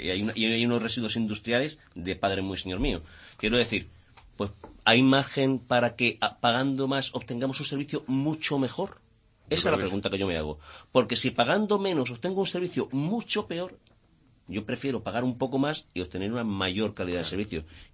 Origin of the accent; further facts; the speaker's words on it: Málaga, Andalusia, Spain; yo estoy dispuesto como malagueño a que se pague lo que sea necesario